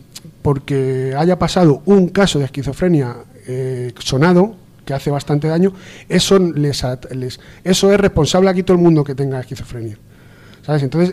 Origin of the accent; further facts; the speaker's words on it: Leganés, Community of Madrid, Spain; yo es que soy de Leganés